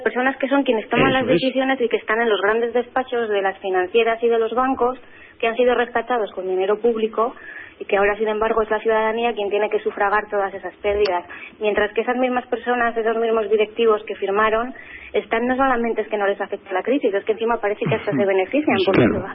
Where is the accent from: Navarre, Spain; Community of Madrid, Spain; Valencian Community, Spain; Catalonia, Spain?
Community of Madrid, Spain; Getafe; yo soy del Getafe, que he vivido toda mi vida en Getafe.